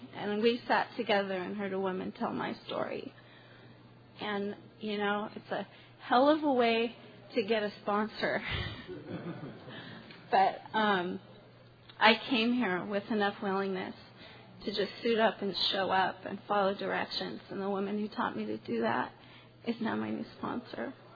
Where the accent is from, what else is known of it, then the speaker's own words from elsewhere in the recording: Portland, Oregon, United States; I'm an alcoholic from Portland, Oregon.